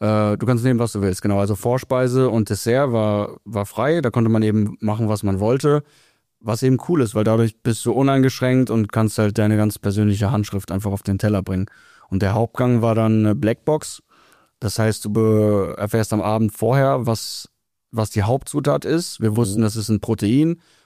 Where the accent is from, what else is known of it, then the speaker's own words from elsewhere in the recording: North Germany, Germany; Also groß geworden bin ich in Deutschland, im Norden.